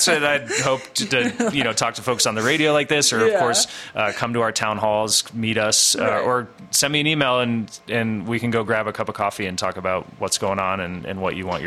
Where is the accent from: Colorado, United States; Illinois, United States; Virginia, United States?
Colorado, United States; Steamboat Springs; But I grew up here. I grew up in Steamboat and have lived on the western slope or in western Colorado almost my entire life.